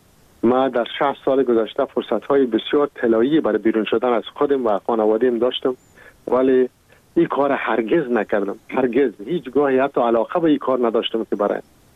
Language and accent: Persian; Afghanistan; moved away; شخص خودم تقریبا حدود 1-2 سال میشه که من از بیرون از افغانستان هستم